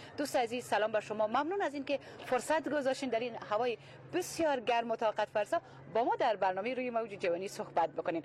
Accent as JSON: {"language": "Persian", "country": "Afghanistan", "said": "یعنی ما بفهمانیم که ما افغان هستیم"}